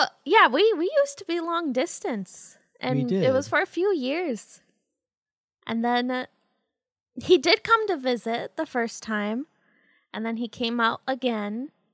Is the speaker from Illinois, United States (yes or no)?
yes; Illinois, United States; And I wasn't Chicago, but I was pretty much near it.